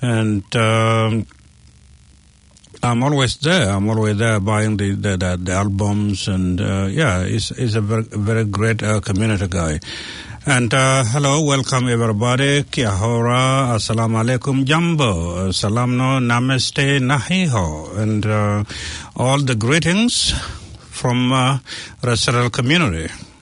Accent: South Sudan; I'm originally from South Sudan in Africa

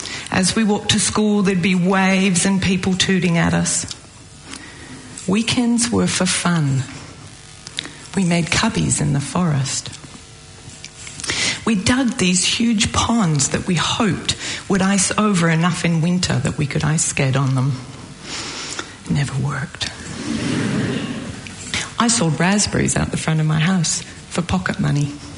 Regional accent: Gibsons, British Columbia, Canada; I come from Gibson's. It's a small town on the west coast of British Columbia in Canada.

